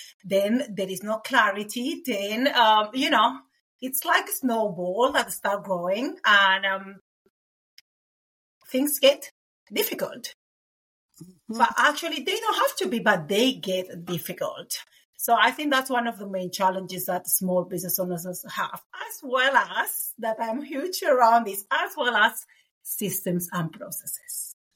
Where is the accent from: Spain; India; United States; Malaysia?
Spain; English is a second language; now in Auckland, New Zealand; as you can all hear in my lovely accent, I am from Spain, but I live in Auckland, New Zealand.